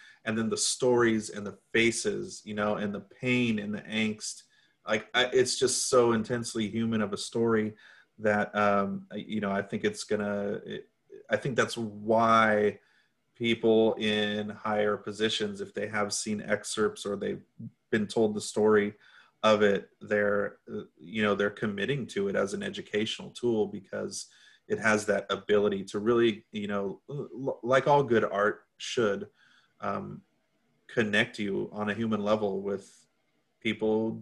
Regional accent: California, United States; And growing up in the Bay Area, you notice it at the very least

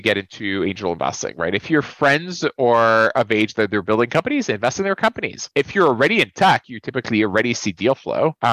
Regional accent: Colombia; I'm from Colombia. I know Colombia really.

